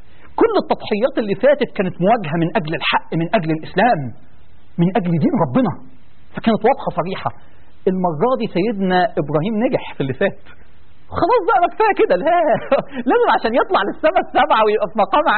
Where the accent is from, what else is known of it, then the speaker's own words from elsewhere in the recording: Egypt; يعني احنا نفرح ونعتز كمصريين جدا